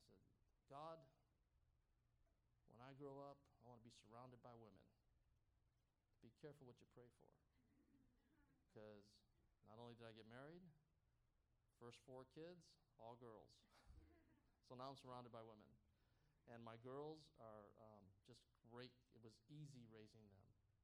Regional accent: Detroit, Michigan, United States; I'm a Mexican from Detroit, but didn't matter.

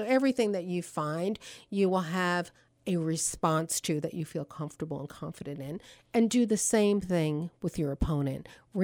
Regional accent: New Jersey, United States; I'm originally from New Jersey. And in my home state

